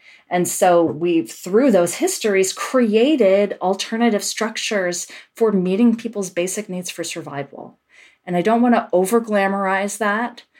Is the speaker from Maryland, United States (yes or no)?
yes; Maryland, United States; And I was not born in the South. I grew up in Maryland and internationally. My parents did different kinds of international work.